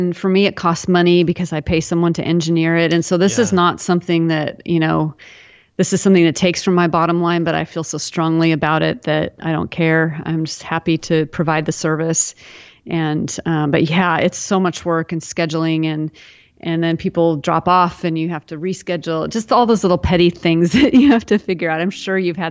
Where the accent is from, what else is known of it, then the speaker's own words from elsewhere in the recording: Seattle, Washington, United States; this was where I grew up in the Seattle area. And so I had lived there in Seattle until I was in my 30s.